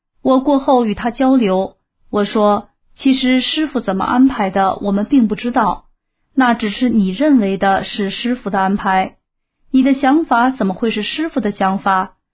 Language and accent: Chinese; Northeast China, China; 寒暄口头禅，我们东北人都比较豪爽，所以说话都比较大气